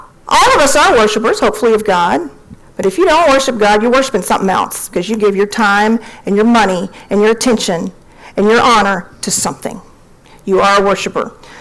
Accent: Texas, United States; I'm a Texan. I belong here. I don't like the cold.

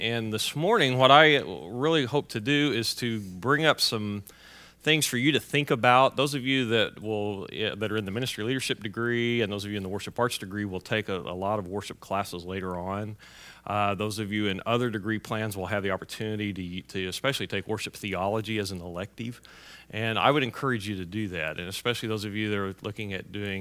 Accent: Oklahoma City, Oklahoma, United States; moved away as an adult; I grew up in Oklahoma City. I grew up in a very conservative, traditional Disciples of Christ church.

